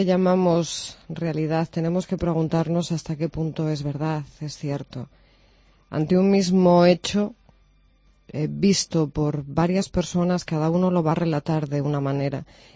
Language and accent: Spanish; Fabero, Castile and León, Spain; now in Ponferrada, Spain; Yo soy de Favero, pero ya llevo muchos años viviendo aquí en Ponferrada.